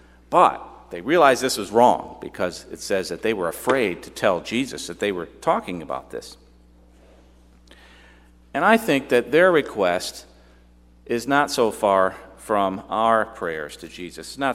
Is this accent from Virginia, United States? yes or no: no; Michigan, United States; but I'm from Michigan, so you know.